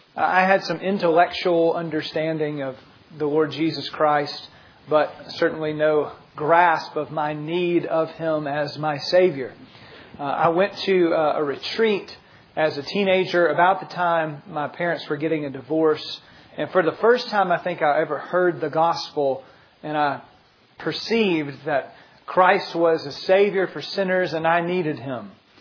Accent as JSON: {"language": "English", "town": "Douglasville", "region": "Georgia", "country": "United States", "tie": "born or raised there", "said": "I grew up in Douglasville, so I'm a child of this town."}